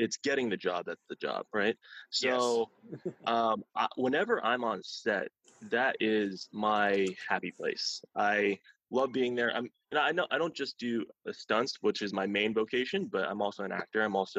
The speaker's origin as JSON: {"language": "English", "region": "Ohio", "country": "United States", "moved": "as an adult", "said": "I'm originally from Ohio. I came to out here to go to college in San Diego"}